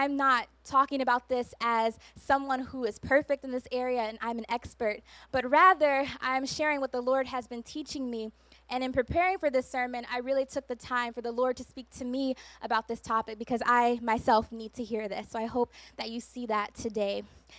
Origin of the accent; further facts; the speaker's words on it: Cleveland, Ohio, United States; moved away as an adult; I moved away from Cleveland, Ohio, that's where I'm from, where my family is, when I was 18 years old to go to school.